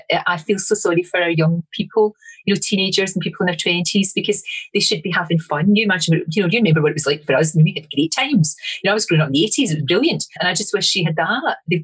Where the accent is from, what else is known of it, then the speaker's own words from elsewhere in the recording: Glasgow, Scotland, United Kingdom; born there; I was born in the Gorbals. My mum and dad were only 18 when they had me.